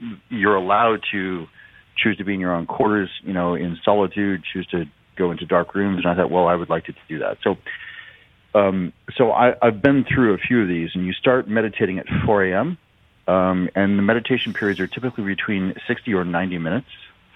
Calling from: Seattle, Washington, United States; I'm coming in from Seattle.

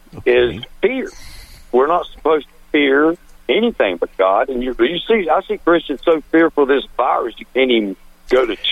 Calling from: North Carolina, United States; Well, I'm calling you from North Carolina.

